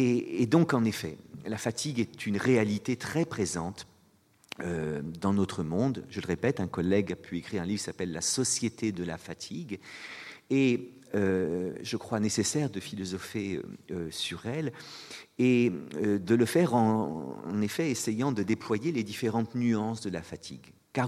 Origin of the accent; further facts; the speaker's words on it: Château-Thierry, Hauts-de-France, France; born there; Je suis né à Château-Thierry comme lui